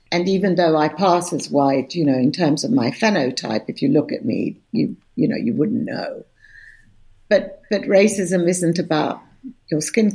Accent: Lebanon; first language ar; English is a second language; And then when I went back to Lebanon as a 16-year-old, I discovered that, you know, my native tongue was Arabic and that I didn't master it.

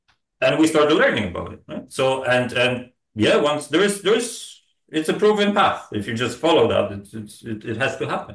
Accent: Poland; English is a second language; I was growing up in Poland in 1980s and 1990s, so exactly when the system has changed.

